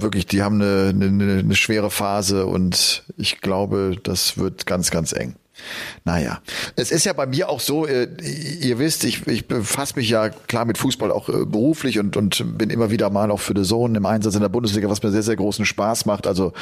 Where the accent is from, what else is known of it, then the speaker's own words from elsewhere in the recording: North Rhine-Westphalia, Germany; ich komme ja aus dem Kölner Raum